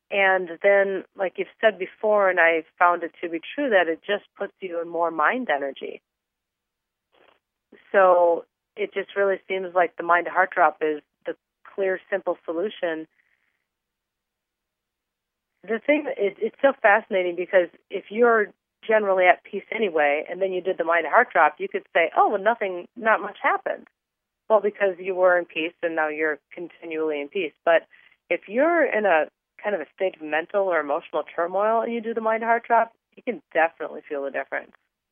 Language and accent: English; Midwest, United States; also born or lived in West Coast; I was raised in the Midwest around a large population of people who generally don't believe in meditation. And then I lived in the West Coast for many years around a larger population of people who do believe in meditation.